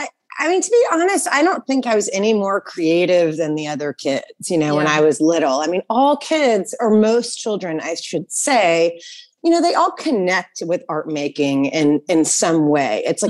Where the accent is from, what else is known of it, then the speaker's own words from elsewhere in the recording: Nashville, Tennessee, United States; also born or lived in Boston / New York; So I'm from Nashville.